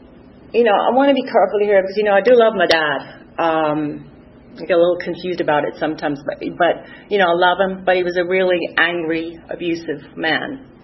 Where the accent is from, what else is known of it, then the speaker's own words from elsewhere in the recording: Dundalk, County Louth, Ireland; I'm originally from a place called Dundalk, County Louth, Ireland. It is actually, as Irish people in that town, we were really proud of the fact that it's the biggest town in Ireland. It's not a city, but it's a town.